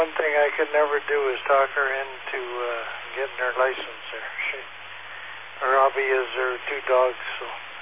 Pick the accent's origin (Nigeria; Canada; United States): Canada; Flin Flon, Manitoba; Well, I was born and raised in Flint Flon. Been there all my life